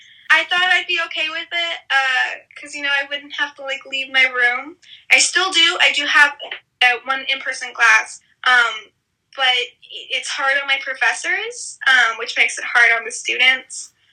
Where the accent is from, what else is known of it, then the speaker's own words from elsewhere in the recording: Indiana, United States; So my family's from Indiana. I'm from Indiana. But my mom and dad are originally from California, and the rest of the family lives in California.